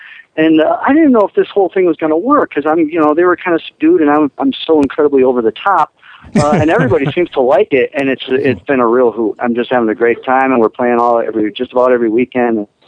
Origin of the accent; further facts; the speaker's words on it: Massachusetts, United States; No, I grew up in Western Massachusetts. When I moved out to Boston, I was treated like a foreigner out there.